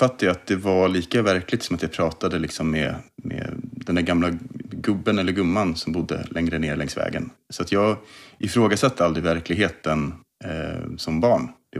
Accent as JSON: {"language": "Swedish", "town": "Kolmården", "region": "Östergötland", "country": "Sweden", "tie": "born or raised there", "also_born_or_lived": "Stockholm", "said": "Alltså som barn, vi flyttade från Stockholm när jag var 5 år ungefär, ner till urskogarna i Kolmården. Vi flyttade ner till sommarstugan och byggde ut den."}